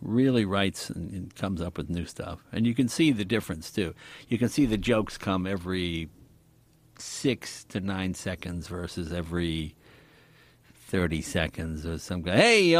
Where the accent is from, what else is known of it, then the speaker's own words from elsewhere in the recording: Andover, Massachusetts, United States; when I grew up in Andover, once a month they would have the town meeting at the Grange Hall, which is dumb as that sound, in North Andover.